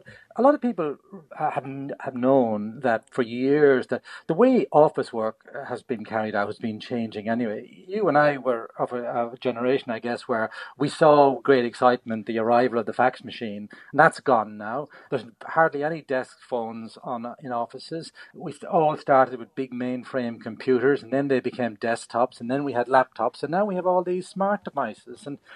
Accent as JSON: {"language": "English", "town": "Timolin", "region": "Leinster", "country": "Ireland", "tie": "born or raised there", "said": "growing up in County Kildare and Timolin, as they'd call it at home"}